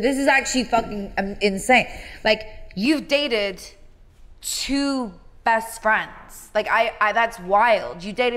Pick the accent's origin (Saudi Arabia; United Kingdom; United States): United Kingdom; I'm okay so I'm British.